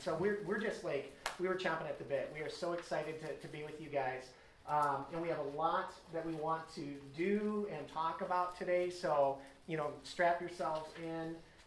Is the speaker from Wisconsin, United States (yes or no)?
yes; Wisconsin, United States; I'm from Wisconsin. Molly is from Illinois.